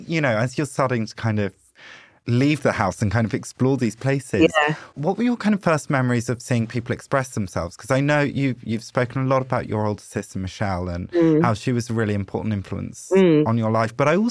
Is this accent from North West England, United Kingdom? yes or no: no; London, United Kingdom; I grew up in London as well